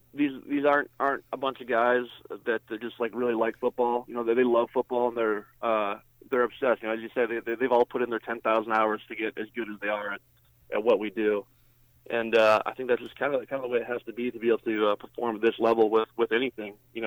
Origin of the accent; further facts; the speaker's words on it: Regina, Saskatchewan, Canada; So I think that a lot of memories have to do with the Rough Riders growing up in Regina.